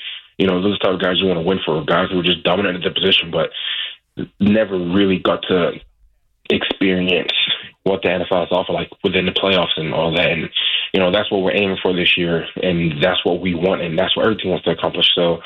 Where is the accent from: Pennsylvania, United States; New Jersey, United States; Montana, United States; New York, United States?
New Jersey, United States; also born or lived in London; the atmosphere I saw growing up in Jersey when I moved from London.